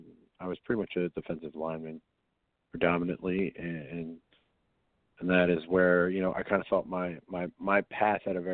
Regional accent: Delaware, United States; Obviously I grew up in Delaware, you know, so it kind of just transcended from that area

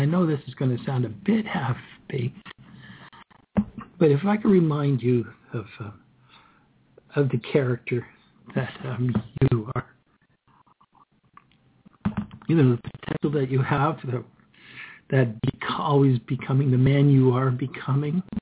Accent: Canada; Don't be bothered complaining here. We're Canadian.

